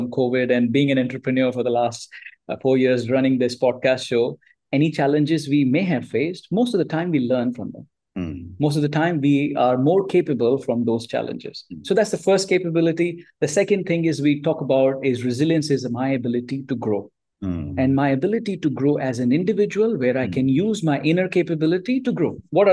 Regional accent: India; moved away as an adult; now in Singapore; So I grew up in India and I spent first 16 of years of my career in change management and organizational restructuring across the globe. I left India

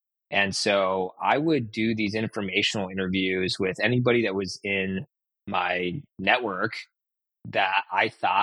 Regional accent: Portland, Oregon, United States; growing up in Portland, Oregon, and going to college in Oregon, you're generally speaking going to know people.

